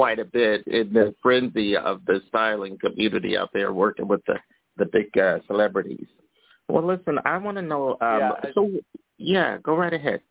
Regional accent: Philadelphia, Pennsylvania, United States; Oh, okay. A fellow Pennsylvanian. Okay. I'm from Philly.

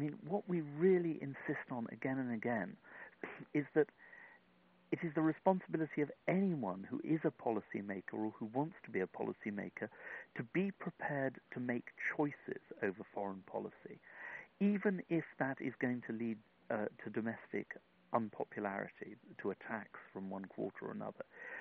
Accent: United Kingdom; I'm British, as you can hear.

